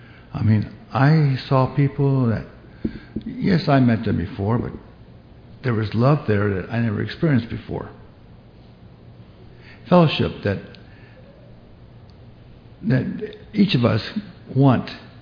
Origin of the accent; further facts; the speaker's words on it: Akron, Ohio, United States; I was raised in East Akron.